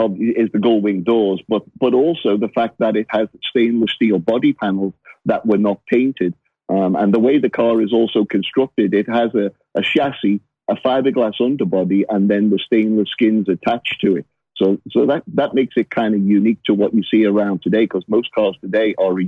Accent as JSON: {"language": "English", "region": "England", "country": "United Kingdom", "moved": "as an adult", "lives_now": "United States", "said": "I'm an English car mechanic that specialized in English and French cars, and DeLorean is essentially an English and French car. So when I came to America, it seemed like the logical path to follow."}